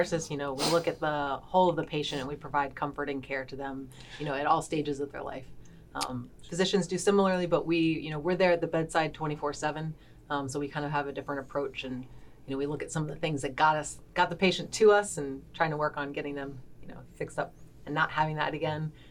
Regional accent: Maryland, United States; So I grew up near the Naval Academy, and I always wanted to be in the Navy.

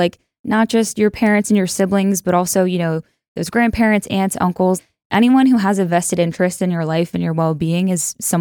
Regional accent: New York, United States; And I grew up in New York. I went to college in the DC area.

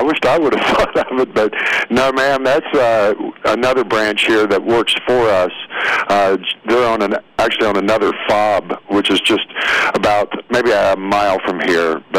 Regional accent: West Virginia, United States; moved away as an adult; now in Texas, United States; I was actually born and raised in the mountains up in West Virginia.

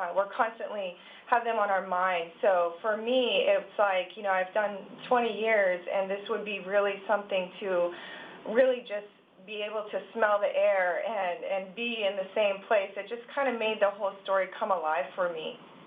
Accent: Eliot, Maine, United States; I did. I was born and raised there in Elliott. I went to Marshwood High School

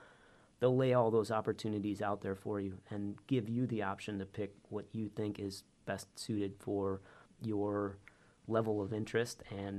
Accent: Michigan, United States; I grew up in Michigan and was fortunate enough to get a pilot training slot with the Battle Creek Air National Guard in 2002

